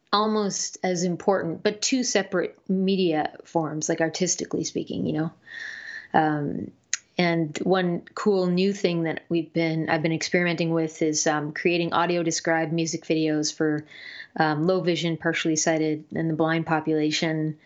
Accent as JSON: {"language": "English", "country": "Canada", "said": "And hopefully, definitely shows in my home country, Canada, next spring and hopefully into the summer."}